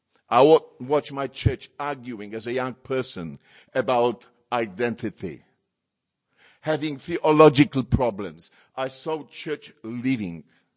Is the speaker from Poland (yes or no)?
yes; Poland; first language Polish; English is a second language; now in Australia; Because when we arrived in Australia, people asked me, what is your name? Well, immediately my parents, I couldn't speak English at that time.